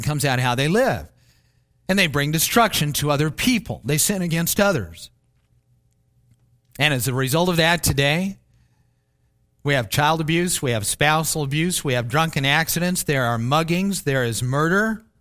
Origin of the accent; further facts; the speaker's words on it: Plevna, Kansas, United States; When I was growing up in Plevna, my parents, I don't ever remember them locking the door at night.